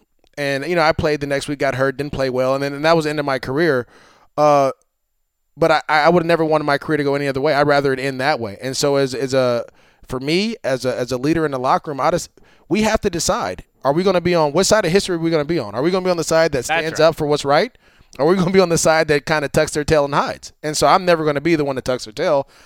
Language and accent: English; Oakland, California, United States; They don't know I'm from Oakland. I'm from the Bay Area.